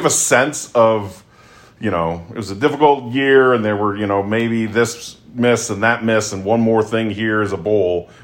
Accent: Illinois, United States; born there; I was born in Illinois.

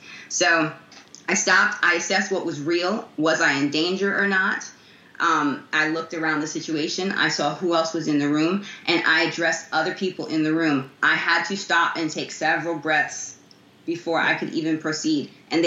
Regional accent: Bronx, New York, United States; I've toned down a lot, but I'm still from the Bronx.

